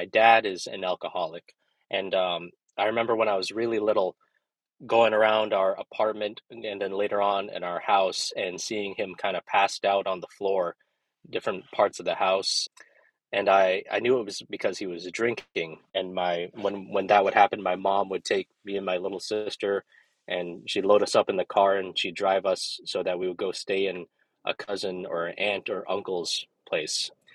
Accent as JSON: {"language": "English", "town": "Nome", "region": "Alaska", "country": "United States", "lives_now": "Anchorage, United States", "said": "I'm from Nome, Alaska. I've lived here in Anchorage since 2021."}